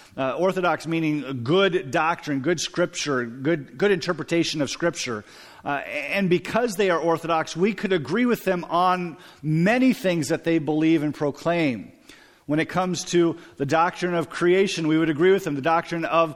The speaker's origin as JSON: {"language": "English", "town": "Pella", "region": "Iowa", "country": "United States", "tie": "born or raised there", "said": "I grew up in Pella, Iowa. Pella has about 27, 28 churches."}